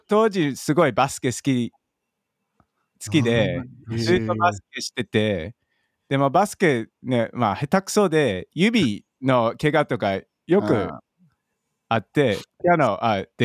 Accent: Melbourne, Victoria, Australia; メルボルン出身です。

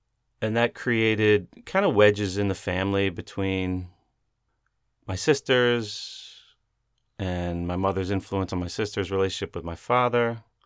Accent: Maryland, United States; born there; I was born in 1977 in July on the 26th in Maryland.

